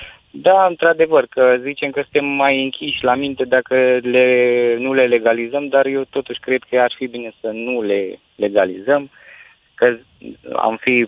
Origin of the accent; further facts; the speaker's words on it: Romania; Problema asta cu drogurile, cred că sunt foarte multe lucruri pe care noi, ca români, ar trebui să le învățăm.